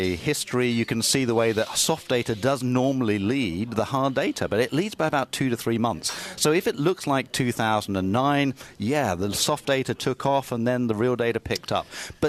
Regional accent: United Kingdom; I'm a Brit. I'm a Brit.

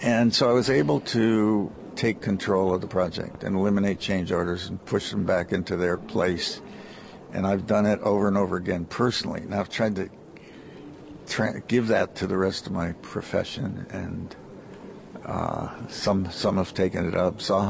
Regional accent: California, United States; because of growing up in California as an architect, it was Asia-centric.

